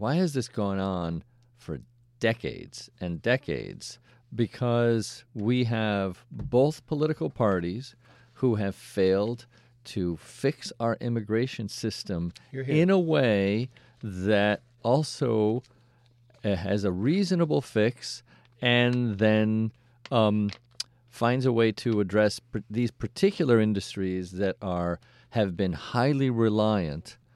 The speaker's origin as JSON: {"language": "English", "town": "Saratoga Springs", "region": "New York", "country": "United States", "tie": "born or raised there", "said": "I mean, I grew up in Saratoga. I worked at the track."}